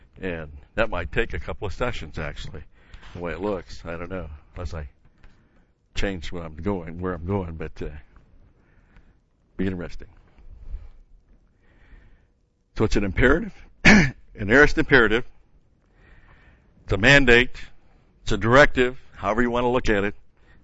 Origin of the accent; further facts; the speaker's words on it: New York, United States; And I was a Yankees fan as a kid, but growing up in New York, but that was back in the 50s